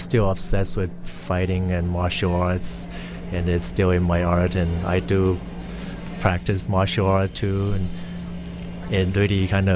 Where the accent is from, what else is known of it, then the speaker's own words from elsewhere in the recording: Taiwan; I got the idea from where I grew up to back in Taiwan, in the little town. It's kind of a hillbilly kind of town, I would say, like just on the outskirts of Taipei.